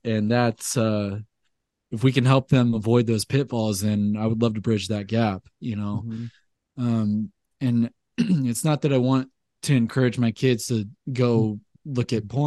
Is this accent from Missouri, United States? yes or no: no; Atlanta, Georgia, United States; I grew up in West Atlanta and listened to … all these kind of Southern rappers